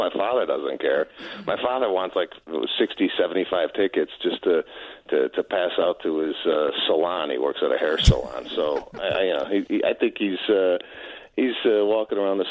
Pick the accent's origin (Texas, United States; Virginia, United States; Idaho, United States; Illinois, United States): Illinois, United States; Arlington Heights; Yes, I am coming to Rosemont in Chicago, and I'm from Arlington Heights